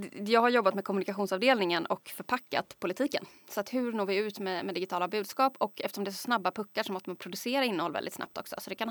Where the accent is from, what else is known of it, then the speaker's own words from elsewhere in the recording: Småland, Sweden; Jag är uppvuxen i Småland där Centerpartiet är väldigt starka.